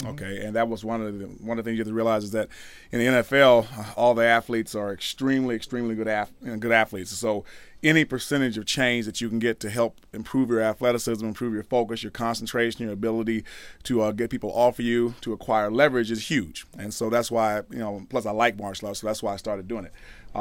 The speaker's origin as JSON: {"language": "English", "town": "Albany", "region": "Georgia", "country": "United States", "said": "I'm a Southerner, so I'm from Albany, Georgia."}